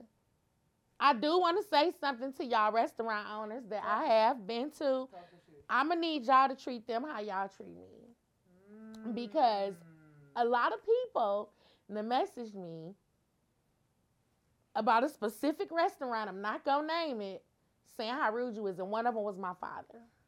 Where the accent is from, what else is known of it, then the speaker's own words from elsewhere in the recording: Cleveland, Ohio, United States; I mean, it's so funny because I'm from Cleveland, but I don't be outside.